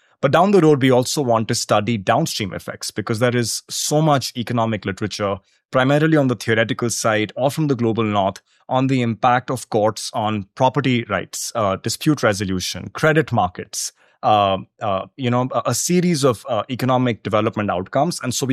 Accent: India; I'm a lawyer from India.

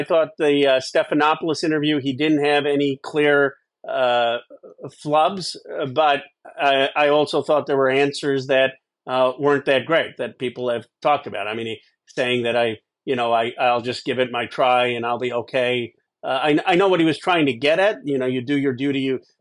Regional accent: Pennsylvania, United States; I grew up outside Philadelphia, so I watched too many Rocky movies.

